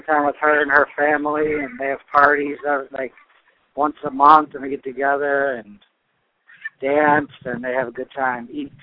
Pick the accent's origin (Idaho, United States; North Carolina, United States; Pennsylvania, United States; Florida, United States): North Carolina, United States; Well, most of the time I've been fighting, you know, in my home state of North Carolina.